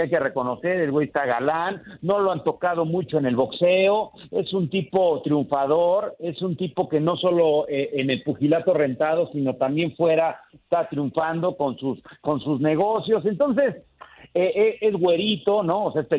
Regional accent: Mexico; más siendo mexicanos, más siendo latinoamericanos, tristemente nosotros estamos acostumbrados a eso

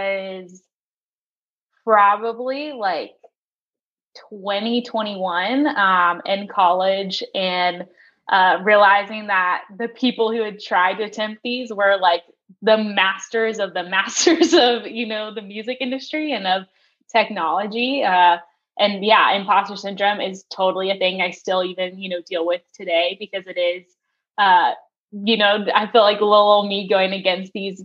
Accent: Nashville, Tennessee, United States; So I grew up in Nashville, always knew I wanted to be in the music industry, didn't really know what that was.

